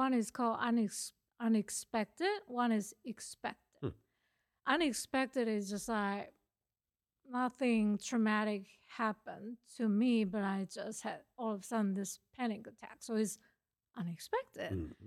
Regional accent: Taiwan; moved away as an adult; now in United States; So I came from Taiwan. I grew up in Taiwan. Came here after college, went to Virginia Tech, and my background is science.

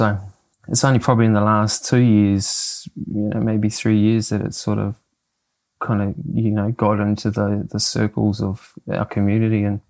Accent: Mangakino, Waikato, New Zealand; also born or lived in Whangarei; I was born in Whangarei, and then I spent a lot of my years down in a little place called Mangakino or Whakamaru, which is obviously close to Taupō and Tokoro. So I spent till about I was 12 living there.

